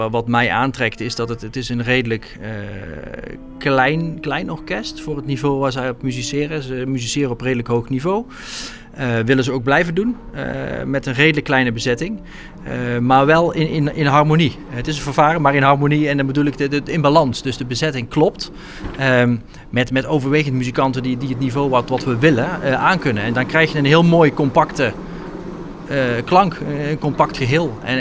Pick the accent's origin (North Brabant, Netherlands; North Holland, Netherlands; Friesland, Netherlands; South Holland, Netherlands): North Brabant, Netherlands; 's-Hertogenbosch; now in Rossum, Netherlands; 40 jaar. Ik kom uit de omgeving Sertogenbosch. Ik woon nu in Rossum, een klein dorpje, net tegen de Betuwe aan.